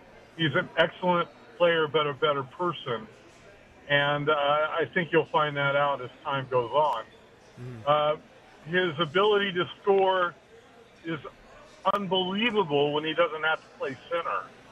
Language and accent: English; California, United States; Unique perspective for me because I'm from the Bay Area